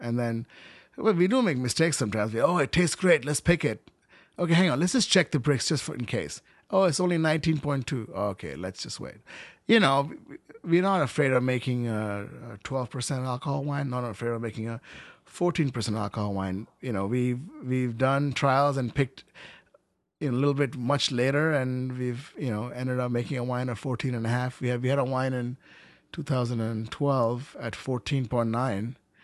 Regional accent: India; You know, it's like all my life I came from India.

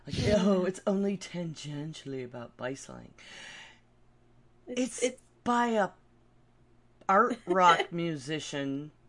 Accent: Buffalo, New York, United States; I'm from Buffalo, and it's like the first city he mentions

